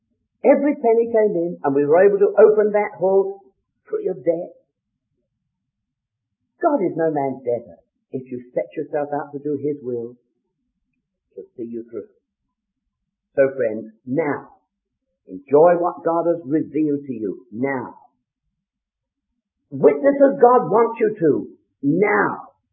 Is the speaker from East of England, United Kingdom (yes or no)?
no; London, United Kingdom; moved away as an adult; now in Scotland; I was a young man brought up in Wilsdon here in London. I've been in Scotland for 33 years almost, but I was born in Dulles Hill, away down there in Wilsdon, northwest London.